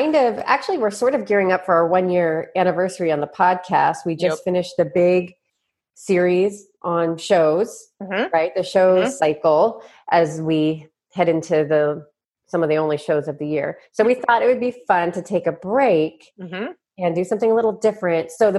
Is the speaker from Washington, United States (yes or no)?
yes; Spokane, Washington, United States; I grew up in Spokane, Washington. It's kind of rural Washington state, think more Idaho really than Seattle.